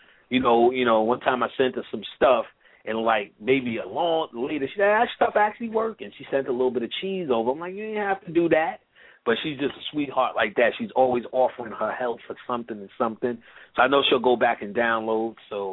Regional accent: Queensbridge, New York, United States; And it only doesn't resonate with me because I grew up in Queensbridge.

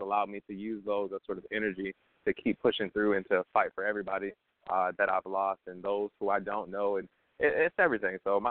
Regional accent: Baltimore, Maryland, United States; I am a product born and raised of Baltimore City, Maryland. So my time, I was raised in Emerson Village on the west side. But I was I grew up in the church over on Park Heights.

